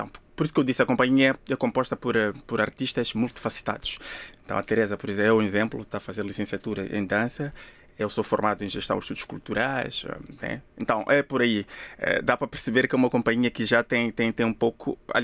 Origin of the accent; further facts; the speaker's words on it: Mozambique; now in Macau; saímos de Moçambique. Com a intuição de que realmente queremos representar Moçambique e mostrar as maravilhas que Moçambique tem em termos de artes e cultura.